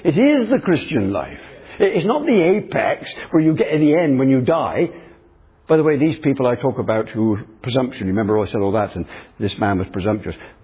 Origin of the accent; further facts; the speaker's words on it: England, United Kingdom; Now, I'm English, as I've said.